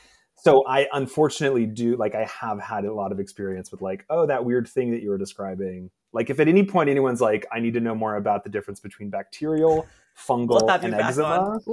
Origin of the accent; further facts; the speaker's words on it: Indiana, United States; I grew up in Indiana in the middle of cornfields, a very rural environment.